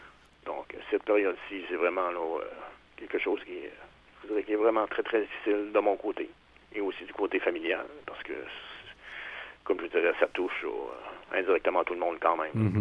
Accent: Quebec, Canada; now in Rimouski, Canada; en tant que Gaspésien d'origine, maintenant Rimouskois

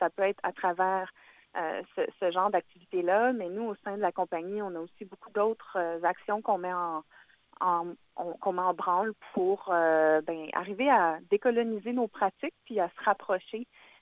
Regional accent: Quebec, Canada; Moi, je viens de l'Estrie, puis il y a des choses qui résonnaient avec ce que moi, j'ai pu vivre dans mon enfance.

